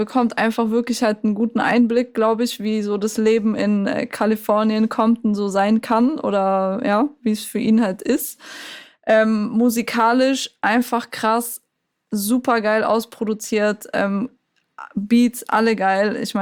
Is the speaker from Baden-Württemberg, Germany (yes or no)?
yes; Bietigheim, Baden-Württemberg, Germany; ich wollte nur kurz sagen, ich komme auch aus Bietigheim